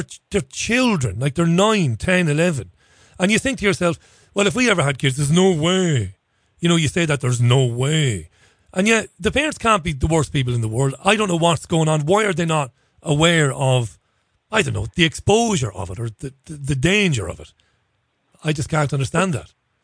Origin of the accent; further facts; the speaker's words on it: Ballybeg, Munster, Ireland; now in Salford, United Kingdom; Living in Salford, which is obviously a very working class area, and reminds me very much of where I grew up in Ballybeg in Waterford, so it is very working class